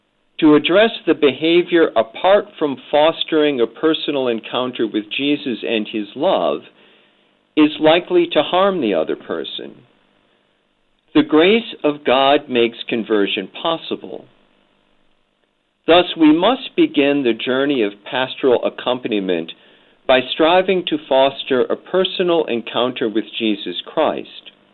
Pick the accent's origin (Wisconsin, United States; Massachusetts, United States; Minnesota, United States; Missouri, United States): Wisconsin, United States; You know, I grew up in Northeast Wisconsin, that great dairy state